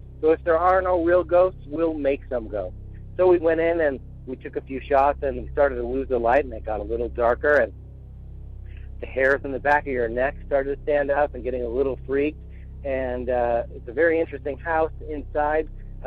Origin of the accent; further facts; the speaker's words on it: Wausau, Wisconsin, United States; I grew up in the Wausau area as well.